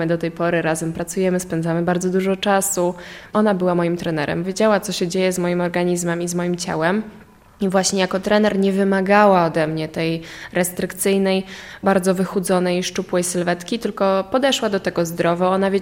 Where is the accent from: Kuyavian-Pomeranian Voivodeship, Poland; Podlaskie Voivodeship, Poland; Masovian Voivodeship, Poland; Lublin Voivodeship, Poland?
Podlaskie Voivodeship, Poland; Pochodzę z okolic Białegostoku.